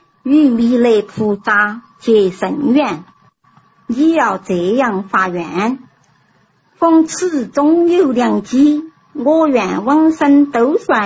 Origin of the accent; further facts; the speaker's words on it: Mianyang, Sichuan, China; 我是绵阳的